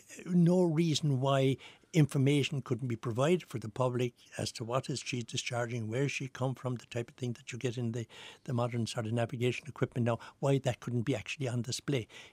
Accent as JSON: {"language": "English", "town": "Kinsale", "region": "County Cork", "country": "Ireland", "tie": "born or raised there", "said": "I, as a young person growing up in Kinsale, remember the absolute deprivation"}